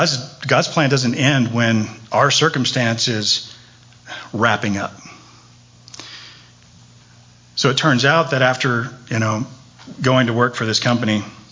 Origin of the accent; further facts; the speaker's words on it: Texas, United States; I'd been going back and forth to Dallas. I'm from Texas